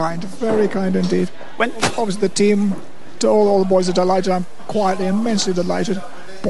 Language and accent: English; England, United Kingdom; As a good Englishman, I should tell you as an Irishman that the English don't get emotional